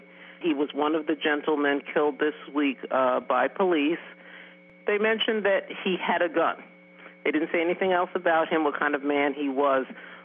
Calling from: Woodstock, United States; I'm calling from Woodstock.

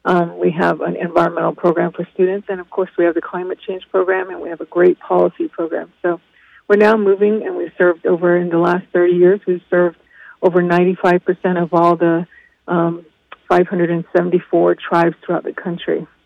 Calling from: Flagstaff, Arizona, United States; So I come to you from Flagstaff, Arizona, and it's appropriate that I honor and do a line acknowledgement.

